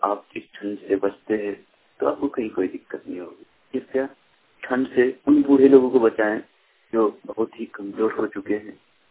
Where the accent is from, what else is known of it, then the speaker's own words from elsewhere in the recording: Boria, Jharkhand, India; मैं दुमका जिला का निवासी हूँ, ग्राम बोरिया, पोस्ट बोरिया, थाना रामगढ़, जिला दुमका।